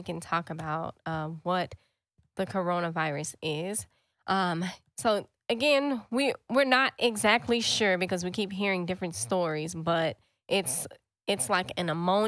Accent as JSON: {"language": "English", "region": "Florida", "country": "United States", "tie": "born or raised there", "said": "I grew up in Florida and I never been to Disney World."}